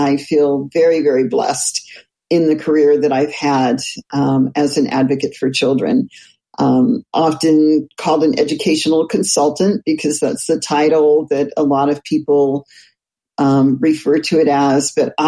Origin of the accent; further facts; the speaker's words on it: Los Altos, California, United States; But growing up in the Los Altos area was a lot of fun.